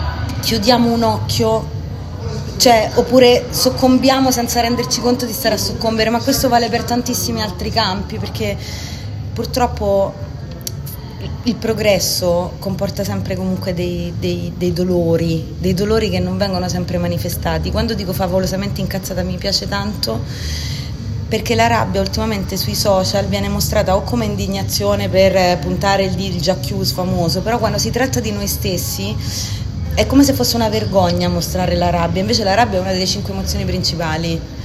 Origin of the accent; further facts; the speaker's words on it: Rome, Lazio, Italy; Dalla piccola Parigi di Roma, di Torpignattara, che la chiamo piccola Parigi, ma in realtà perché è molto nota per i fatti di cronaca, ahimè.